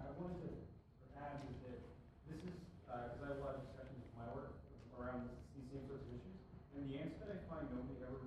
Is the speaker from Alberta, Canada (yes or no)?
no; Toronto, Ontario, Canada; I'm from Toronto